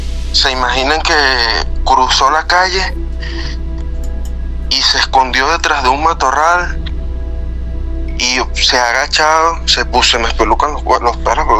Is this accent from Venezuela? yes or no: yes; Venezuela; soy de Venezuela y en Venezuela pues se escuchan muchas historias de brujas